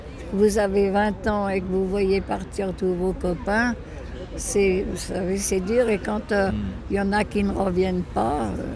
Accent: Lyon, Auvergne-Rhône-Alpes, France; Je suis née à Lyon et je mourrai à Lyon.

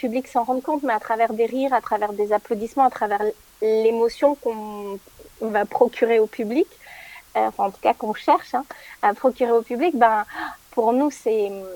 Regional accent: Toulouse, Occitanie, France; now in Paris, France; Je suis toulousaine, donc oui, je viens du sud, mais quand je suis arrivée à Paris pour faire une école de théâtre

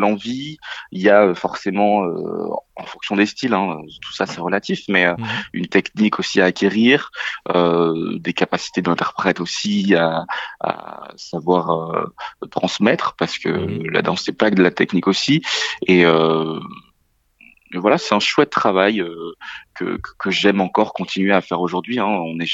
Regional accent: Hauts-de-France, France; ou même dans le nord de la France, là où j'ai grandi.

